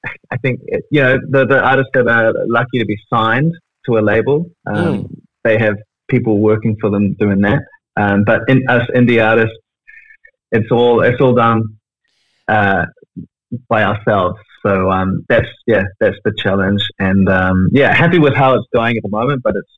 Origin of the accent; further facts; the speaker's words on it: New Zealand; She was from Germany, I was from New Zealand, and she had her flights ready to go home in 4 weeks.